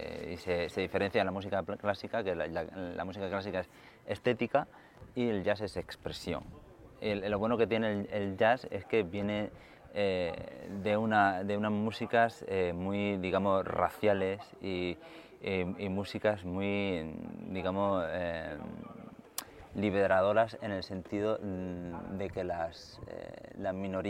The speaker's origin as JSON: {"language": "Spanish", "town": "Cartagena", "region": "Region of Murcia", "country": "Spain", "tie": "born or raised there", "said": "Yo soy de Cartagena, nací en Cartagena."}